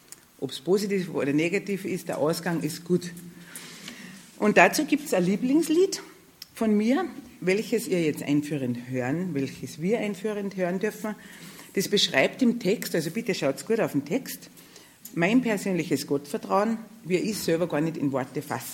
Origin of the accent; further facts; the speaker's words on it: Salzburg, Austria; ich komme ja aus dem Pongau